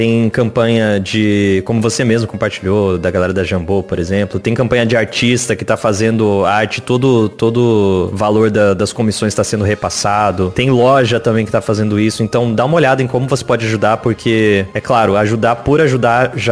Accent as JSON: {"language": "Portuguese", "region": "Rio Grande do Sul", "country": "Brazil", "said": "É que eu sou gaúcho não praticante."}